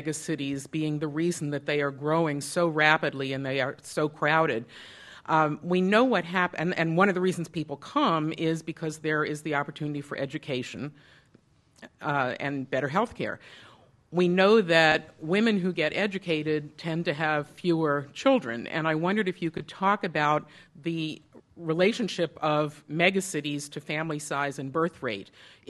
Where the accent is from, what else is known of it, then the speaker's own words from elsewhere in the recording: Silver Spring, Maryland, United States; from Silver Spring, Maryland.